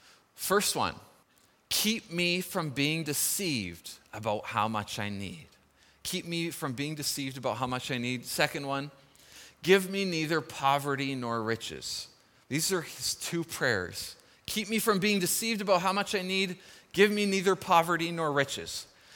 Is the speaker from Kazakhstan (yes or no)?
no; South Africa; now in North America; unlike my experience growing up in South Africa, is that people here don't need God.